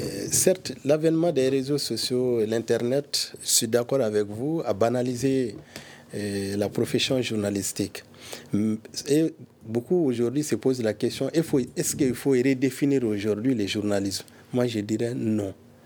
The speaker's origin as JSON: {"language": "French", "country": "Mali", "said": "Et cela signifie qu'on a des bonnes graines chez nous au Mali."}